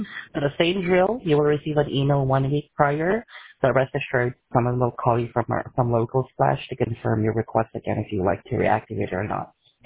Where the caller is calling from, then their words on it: Philippines; So, to be honest, I'm calling from the Philippines.